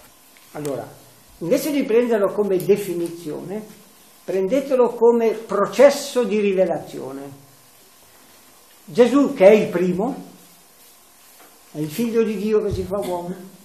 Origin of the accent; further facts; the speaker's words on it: Como, Lombardy, Italy; in dialetto comasco, io sono di Como, in dialetto comasco